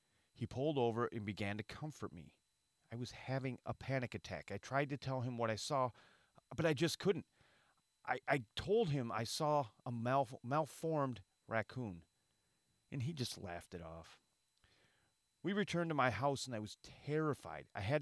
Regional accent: Michigan, United States; Where I live in Michigan, where I grew up in the Saginaw Valley, there was a huge Ojibwe population.

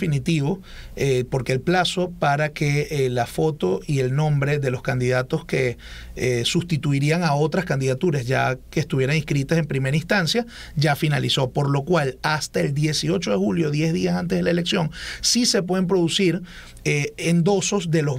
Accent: Venezuela; Como venezolano.

